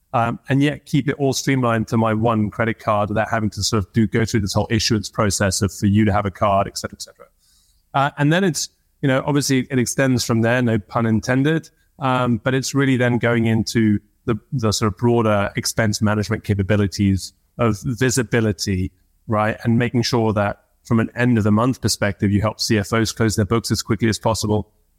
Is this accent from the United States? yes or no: no; United Kingdom; by the way, as a Brit, I'm more focused on cricket than curveballs.